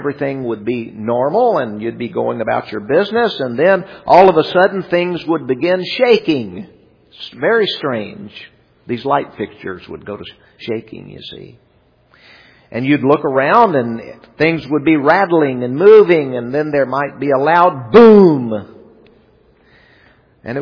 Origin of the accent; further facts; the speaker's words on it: Los Angeles, California, United States; I grew up in California. They have lots of earthquakes out there. I grew up in southern Los Angeles, and tremors and the threat of earthquakes is common there.